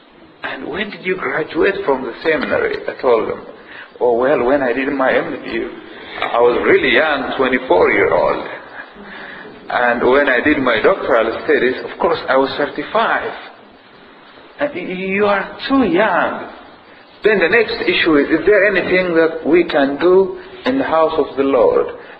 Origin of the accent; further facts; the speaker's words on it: Ethiopia; Originally, I'm from Ethiopia, one of the poorest nations in the world.